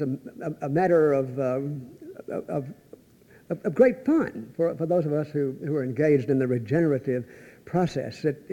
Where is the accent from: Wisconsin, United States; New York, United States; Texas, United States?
Texas, United States; Dallas; Let me introduce myself first. … from Dallas.